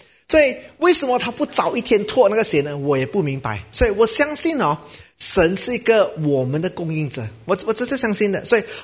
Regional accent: Malaysia; 我们是马来西亚的华人，爱便宜爱靓爱精的

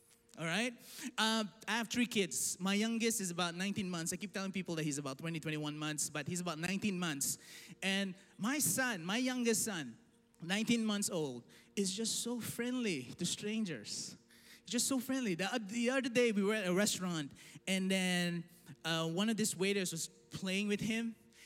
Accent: Philippines; I know because I'm also Filipino.

